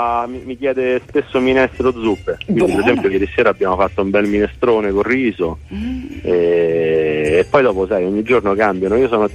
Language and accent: Italian; Ostia, Lazio, Italy; born there; in realtà sono adottato perché io sono nato ad Ostia, però mi piace diciamo pensare che il litorale sia unico, no?